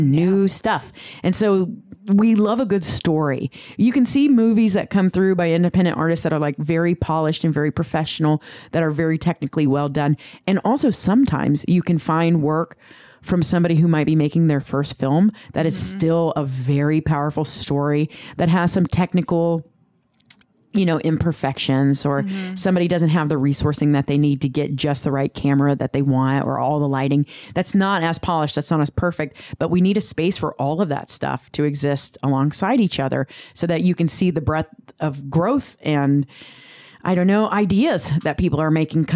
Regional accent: Texas, United States; now in Cincinnati, United States; I'm from Texas.

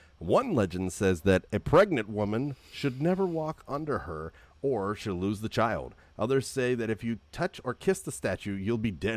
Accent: Oakland, Iowa, United States; She's located in Oakland Cemetery, which, for those who don't know, I'm from Oakland, Iowa.

